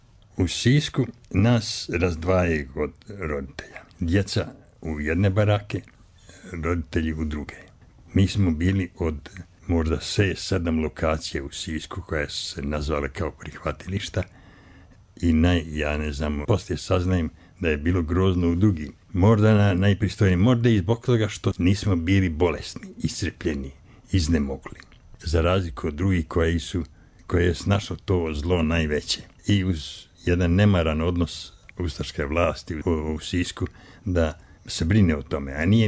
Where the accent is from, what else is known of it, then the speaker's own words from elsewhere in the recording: Republika Srpska, Bosnia & Herzegovina; iz Kozare smo bili u zbjegovima.